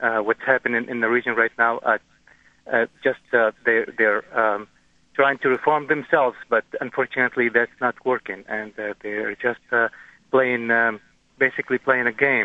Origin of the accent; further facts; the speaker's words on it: Syria; I'm originally from Syria, and I just visited the country there